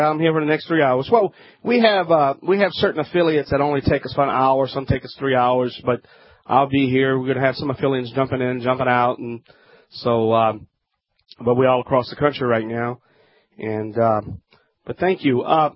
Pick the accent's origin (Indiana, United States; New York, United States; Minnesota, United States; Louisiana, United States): Louisiana, United States; New Orleans; at the Morio Convention Center in New Orleans, Louisiana. That's right. They're in my hometown.